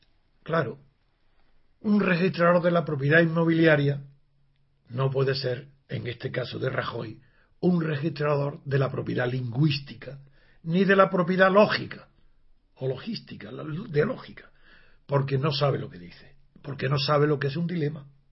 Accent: Spain; yo soy español, hablo español, entiendo el español

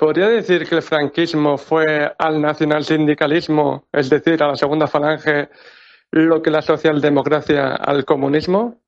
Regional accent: Murcia, Region of Murcia, Spain; de Murcia

